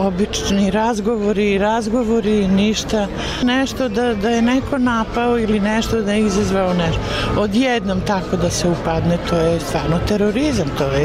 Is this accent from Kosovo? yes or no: yes; Pristina, Pristina District, Kosovo; zna se sve šta je, ja sam baš iz Prištine.